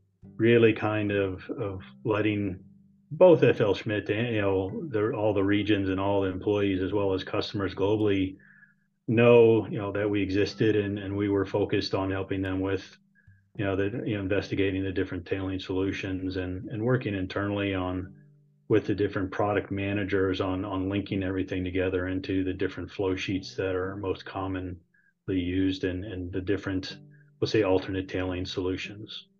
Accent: Virginia, United States; Sure, I grew up in Virginia and on the East Coast of the U.S. and got my bachelor's degree in chemical engineering.

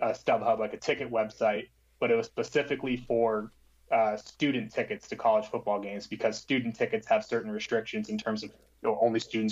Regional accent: Florida, United States; So going all the way back, I grew up in South Florida, and when it was time to go to college, I went to the University of Florida

